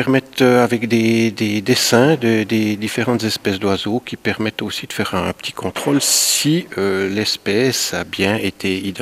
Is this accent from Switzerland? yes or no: yes; Switzerland; chez nous en Suisse.